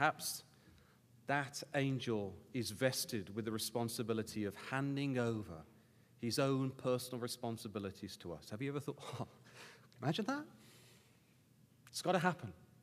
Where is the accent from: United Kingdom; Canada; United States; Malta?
United Kingdom; England; Because I'm English and I want to keep friends, you're all right.